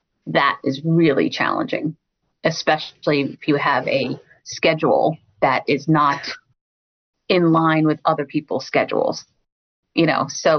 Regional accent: Brooklyn, New York, United States; So growing up in Brooklyn, you know what that's like.

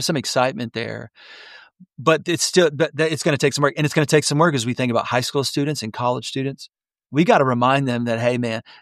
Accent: Houston, Texas, United States; now in Dallas, United States; So, I speak from experience. I grew up in Houston. I'm in Dallas, I've been a part of 3 church plants

